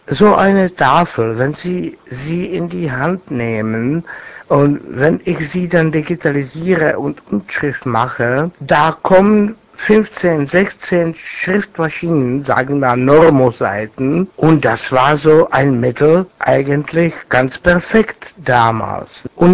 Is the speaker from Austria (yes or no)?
no; Czechia; German is a second language; wie man bei uns in Tschechien sagt, ich habe Freisemester